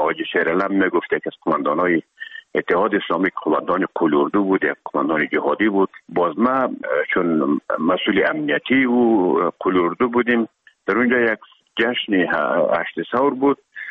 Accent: Herat, Afghanistan; now in Kabul, Afghanistan; مدتی که ما در کابل آمدیم خوزمان از هرات که آمدیم به اکادمی نظامی

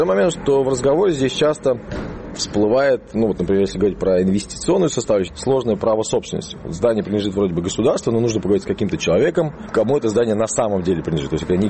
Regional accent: Russia; урбанист, эксперт по развитию постсоветских территорий. Я из России, живу я в трех городах, Москва, Питер, Калининград.

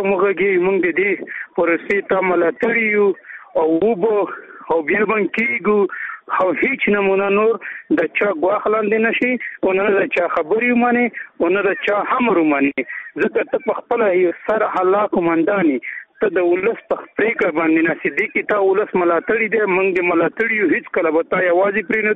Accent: Afghanistan; مونږ ټول افغانان یو، مونږ په افغانستان په نامه باندې خلک پېژني

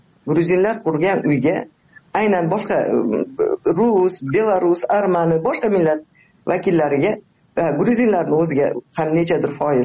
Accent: Tashkent, Uzbekistan; men Toshkentda tug'ilib o'sganman. Aynan o'sha 66-yildagi zilzila bilan bog'liq ko'p voqealarni 11 yoshimda xotiramda qolgan.

